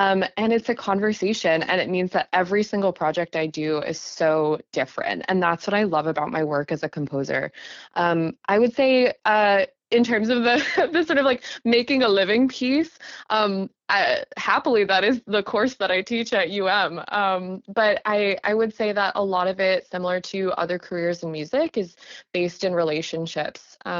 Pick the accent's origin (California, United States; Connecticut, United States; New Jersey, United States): Connecticut, United States; now in Ann Arbor, United States; I grew up in Connecticut. I went to my undergrad at the Hart School in Connecticut.